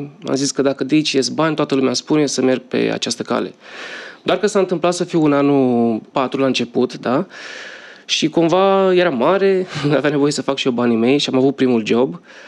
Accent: Iași, Iași County, Romania; now in Bucharest, Romania; accentul este al meu, sunt din Iași, sunt uneșean, mutat de 6 ani în București.

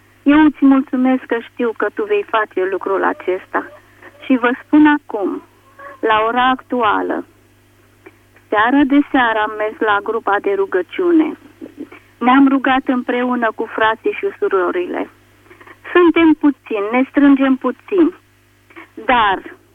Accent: Zimnicea, Teleorman, Romania; și sunt din Zimnicea Teleorman.

